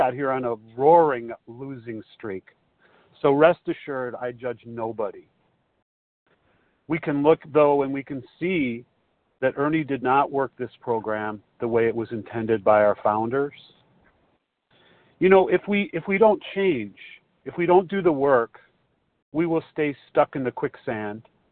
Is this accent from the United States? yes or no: yes; Chicago, Illinois, United States; recovered compulsive reader, and I'm from Chicago.